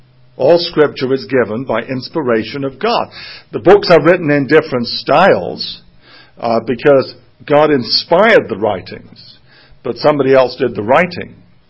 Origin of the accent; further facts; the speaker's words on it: England, United Kingdom; now in United States; when I was growing up, Halloween was not even heard of when I grew up in England.